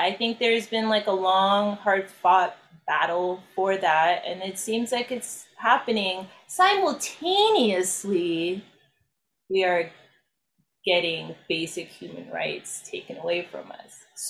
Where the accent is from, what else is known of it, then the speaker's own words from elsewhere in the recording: Belarus; I'm from Belarus, which is, former Soviet Union.